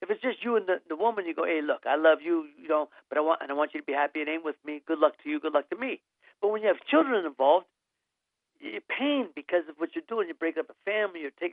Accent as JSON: {"language": "English", "town": "Youngstown", "region": "Ohio", "country": "United States", "tie": "born or raised there", "also_born_or_lived": "Santa Monica", "said": "I mean, I'm back in my hometown of Youngstown. I was Santa Monica, California for 30 years. But I came back to Youngstown 3 years ago."}